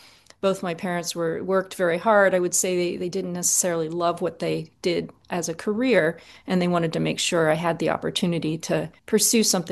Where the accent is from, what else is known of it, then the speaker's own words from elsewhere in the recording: Mount Gretna, Pennsylvania, United States; there was a music festival in the little town where I grew up called Music at Gretna. I grew up in Mount Gretna, Pennsylvania.